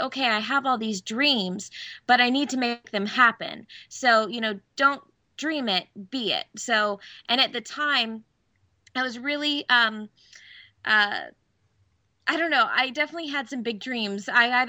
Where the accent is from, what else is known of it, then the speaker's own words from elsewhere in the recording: Orlando, Florida, United States; growing up in Orlando, Florida, my dad worked for Disney